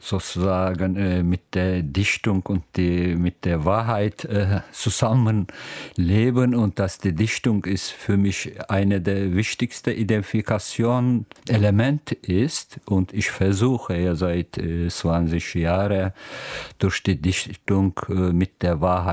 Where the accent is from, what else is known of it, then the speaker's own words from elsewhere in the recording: Turkey; German is a second language; moved away as an adult; now in Germany; Ja, Anfang 90er Jahre bin ich in Deutschland gekommen als Flüchtlinge und mit einer Gewalterfahrung.